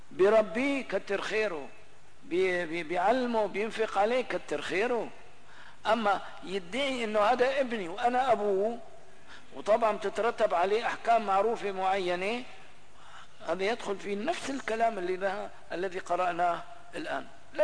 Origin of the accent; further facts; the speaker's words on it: Syria; نحن قلناها عندنا في سوريا وفي البلاد العربية الأخرى